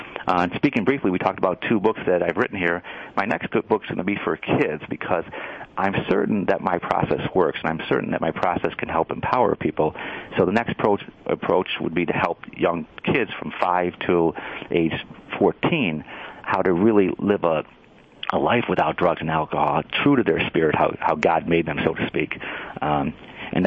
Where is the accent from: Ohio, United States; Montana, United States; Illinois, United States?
Illinois, United States; I was actually the number one ranked boxer and wrestler growing up in Illinois.